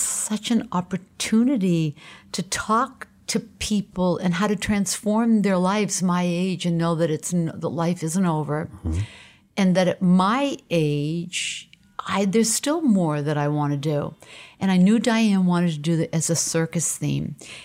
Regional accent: Portland, Maine, United States; I think early on growing up in Portland, Maine, being Armenian, not really feeling like I fit in, honestly

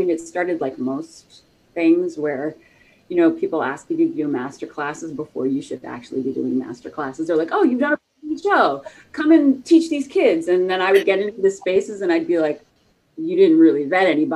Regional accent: the South, United States; And I grew up like in the South.

